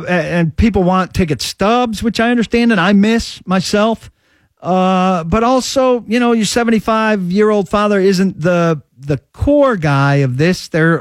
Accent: East Coast, United States; I came from the East Coast. I'm pretty moderate.

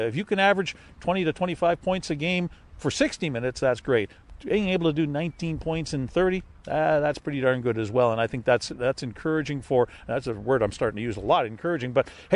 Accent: Winnipeg, Manitoba, Canada; I've been to most of the stadiums in the CFL, and it blows all of them away, including Winnipeg, my hometown.

